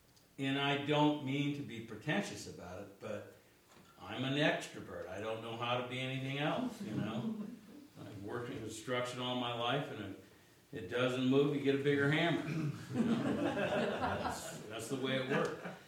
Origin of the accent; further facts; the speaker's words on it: California, United States; I'm from Southern California